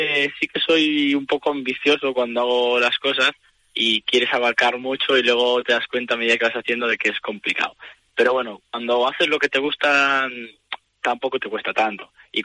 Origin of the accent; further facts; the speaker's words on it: Cacabelos, Castile and León, Spain; Sí, yo soy de Cacabelos.